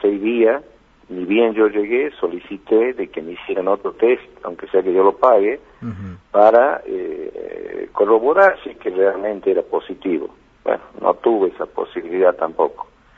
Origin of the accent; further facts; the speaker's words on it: Tucumán, Argentina; Soy tucumano.